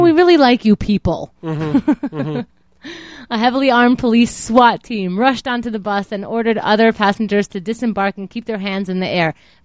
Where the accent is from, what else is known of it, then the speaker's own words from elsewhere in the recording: New York, United States; Oh, shit. I'm from New York.